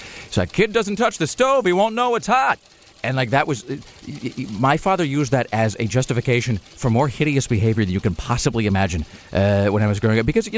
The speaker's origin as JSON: {"language": "English", "region": "Washington", "country": "United States", "tie": "born or raised there", "lives_now": "Portland, United States", "said": "because I grew up in Washington and I spent some time in Portland, but I didn't grow up in Portland."}